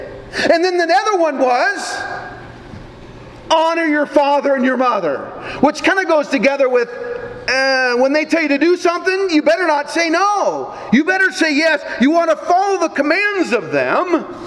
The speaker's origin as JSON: {"language": "English", "town": "Newman Grove", "region": "Nebraska", "country": "United States", "tie": "born or raised there", "said": "I remember growing up in Newman Grove, Nebraska, and I remember they had a dime store in town."}